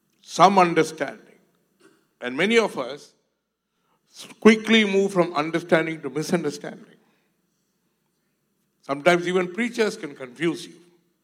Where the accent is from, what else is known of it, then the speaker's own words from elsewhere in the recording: India; I'm an Indian. So he started telling me about some cities in India where he just landed, took off.